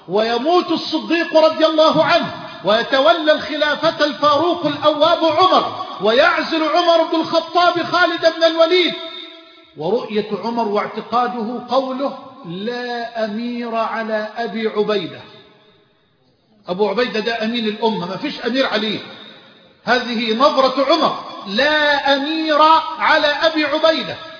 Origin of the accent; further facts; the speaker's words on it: Egypt; اللهم اجعل بلدنا مصر أمنا أمانا سخاء رخاء